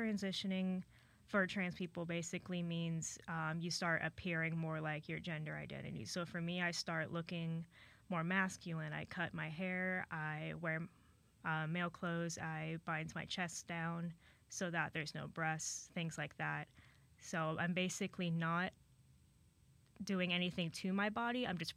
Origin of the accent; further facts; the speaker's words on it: Columbus, Ohio, United States; I'm out of state. I'm from Ohio, around East Columbus area.